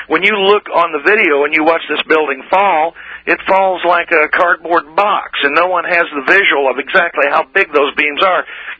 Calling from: Indiana, United States

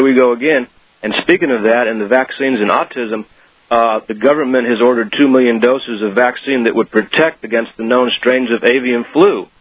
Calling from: Virginia Beach, Virginia, United States; Virginia Beach, Virginia.

